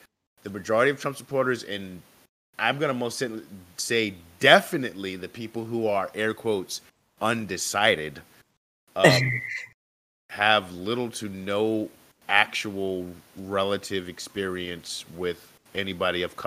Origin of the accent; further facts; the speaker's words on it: New Jersey, United States; he's from Jersey. We're both from Jerseys, Puerto Rican